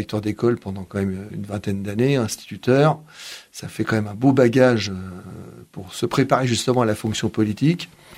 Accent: Saint-Gratien, Île-de-France, France; Je suis né à Sannois, mais je suis un enfant de Saint-Gratien, parce que mes parents habitaient rue de Sannois à Saint-Gratien. Donc j'ai fait mes écoles à Saint-Gratien, à part l'école maternelle que j'ai fait à Sannois

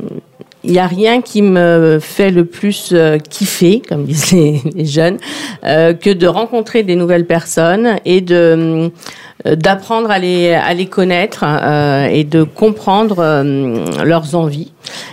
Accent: Argenteuil, Île-de-France, France; moi, j'ai grandi à Argenteuil. Je dois beaucoup à la mixité sociale que représentait cette ville dans les années 80.

